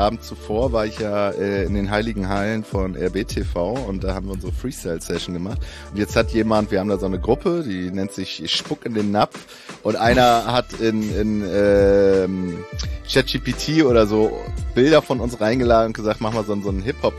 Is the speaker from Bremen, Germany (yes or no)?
yes; Bremen, Germany; now in Hamburg, Germany; für mich als Bremer, der ich ja in Bremen aufgewachsen bin, auch am Anfang sehr oft der Joke oder der Spruch gewesen, dass ich jetzt Hamburger bin